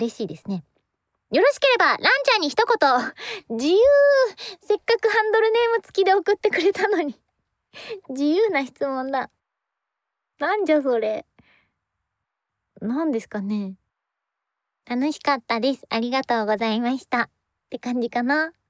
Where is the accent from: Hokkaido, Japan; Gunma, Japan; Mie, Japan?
Gunma, Japan; 実は私群馬育ちなので